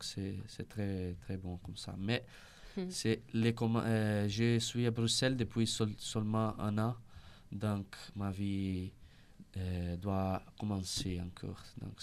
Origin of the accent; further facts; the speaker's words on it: Brazil; French is a second language; also born or lived in Italy; now in Brussels, Belgium; Je suis parti du Brésil de l'année de 2005 et je suis resté en Italie pour 6 ans pour étudier.